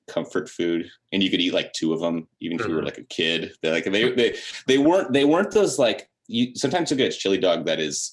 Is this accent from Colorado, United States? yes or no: no; San Diego, California, United States; it was so interesting growing up in San Diego and seeing some kind of quaint old school stuff